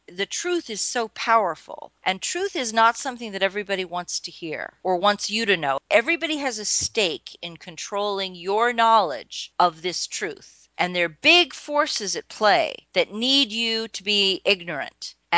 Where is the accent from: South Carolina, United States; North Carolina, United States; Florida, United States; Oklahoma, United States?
Oklahoma, United States; born there; Born in Oklahoma, though I don't remember it. I've been to Oklahoma. They've told me I was born there.